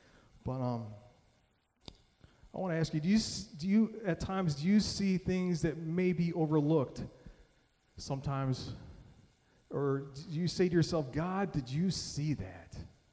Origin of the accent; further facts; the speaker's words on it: Midwest, United States; I'm from the Midwest. We don't see that kind of stuff.